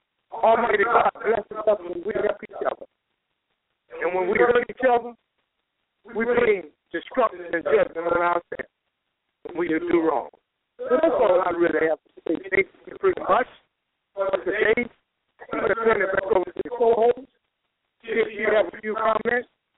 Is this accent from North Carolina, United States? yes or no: yes; North Carolina, United States; over the people we were raised up in North Carolina, our age, about 58, they're dead.